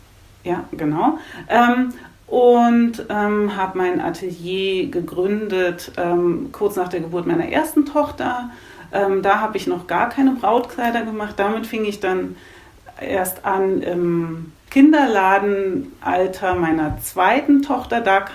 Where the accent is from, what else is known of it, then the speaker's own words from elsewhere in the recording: Germany; weil ich komme von der Elbe. Also ich bin in so einem ganz kleinen Kaff aufgewachsen in der Nähe der Elbe.